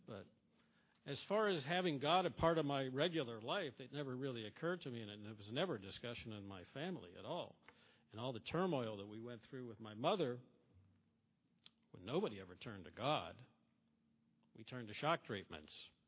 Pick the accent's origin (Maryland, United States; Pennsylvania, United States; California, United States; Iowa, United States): Pennsylvania, United States; Pittsburgh; I grew up in Pittsburgh, by the way.